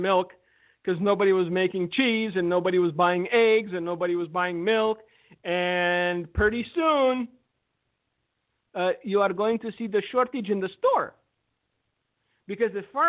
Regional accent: Romania; English is a second language; in my early years, I grew up in a communist country. I grew up in Romania

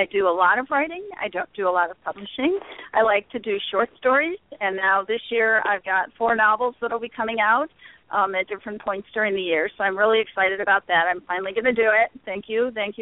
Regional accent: Buffalo, New York, United States; now in Tennessee, United States; I live in Tennessee, I transplanted from the north. I'm from Buffalo, so I'm used to the snow that we're getting in Tennessee right now.

